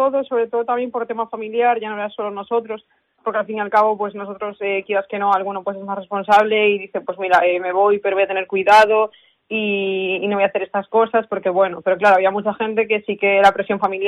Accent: Galicia, Spain; lo quiero en España y sobre todo si puede ser en Galicia. Soy mucho de mi tierra, la verdad.

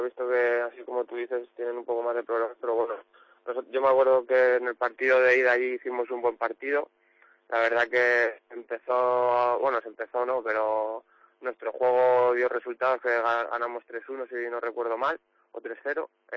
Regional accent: Madrid, Community of Madrid, Spain; Ahora me toca así para Toledo, que soy de Madrid y en nada cojo el coche.

